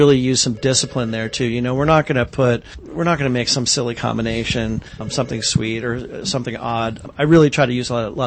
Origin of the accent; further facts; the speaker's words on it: East Coast, United States; I grew up on the East Coast with Mr. Softy and Carvel and things